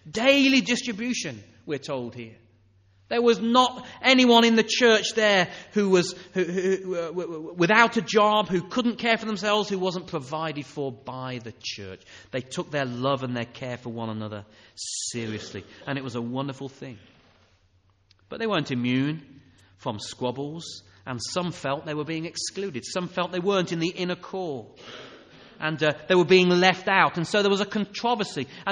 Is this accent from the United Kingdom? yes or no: yes; England, United Kingdom; We make a big mistake if we think that all Christianity should just be as we English people do it.